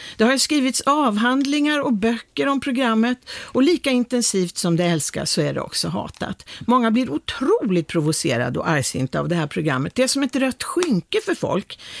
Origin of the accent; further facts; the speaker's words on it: Linköping, Östergötland, Sweden; i Linköping, min hemstad. eller födelsestad kanske det heter. Jag bor ju inte där längre